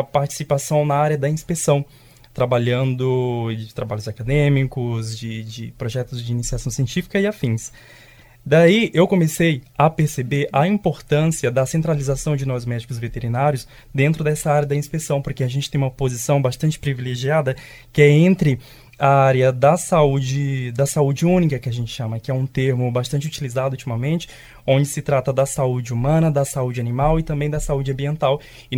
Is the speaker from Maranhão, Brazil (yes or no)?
yes; Fortaleza dos Nogueiras, Maranhão, Brazil; assim, bem diferente mesmo. Eu tenho 26 anos. Eu sou natural de Fortaleza dos Nogueiras, que é uma cidade pequenininha no sul do Maranhão.